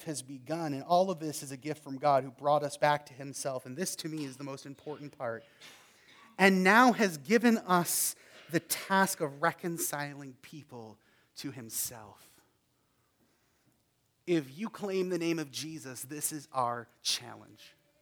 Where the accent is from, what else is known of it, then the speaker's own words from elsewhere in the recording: Canada; because I'm Canadian and it means something different in Canada